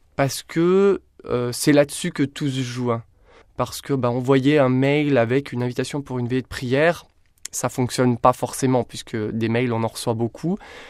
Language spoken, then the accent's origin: French; France; je suis français